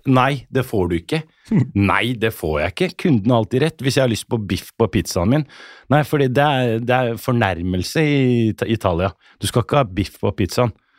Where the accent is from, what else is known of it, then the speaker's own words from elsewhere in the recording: Oslo, Norway; Også det som kid vokste jeg på Bøhler, I tøft miljø.